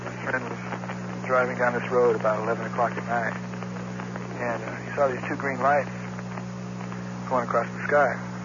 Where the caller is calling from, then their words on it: Crescent City, California, United States; Hello, I'm calling from Crescent City, California.